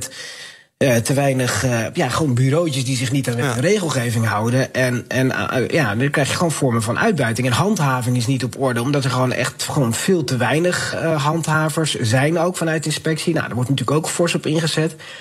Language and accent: Dutch; Netherlands; die huisvesting van die arbeidsmigranten is natuurlijk gewoon om je oog uit je kop te schamen als Nederlander